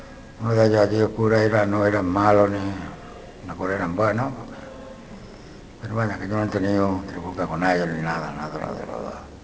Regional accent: Córdoba, Andalusia, Spain; me iba allí en Córdoba, que yo soy de Córdoba, donde he dicho

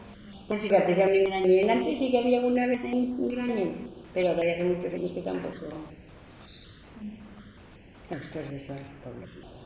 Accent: Madrid, Community of Madrid, Spain; yo soy de Madrid.

